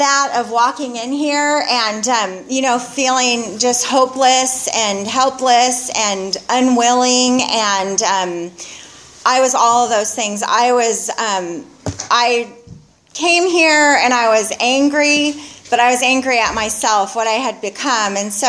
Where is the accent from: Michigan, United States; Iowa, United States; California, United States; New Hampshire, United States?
California, United States; Goleta; I grew up in Goleta and then, but Santa Barbara, same thing.